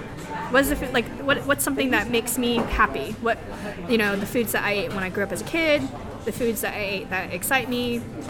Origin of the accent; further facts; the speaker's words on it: Virginia, United States; moved away as an adult; now in London, United Kingdom; You know, I've born and raised in Virginia, and I've never felt home in the way that I felt home here.